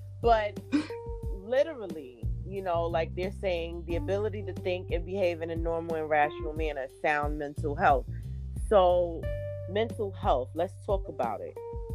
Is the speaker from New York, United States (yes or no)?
yes; Brooklyn, New York, United States; now in Long Island, United States; I am a Brooklynite. I was raised in Brooklyn, bred in Brooklyn, but, you know, I came to Long Island in my teens and raised my son and my daughter in Long Island.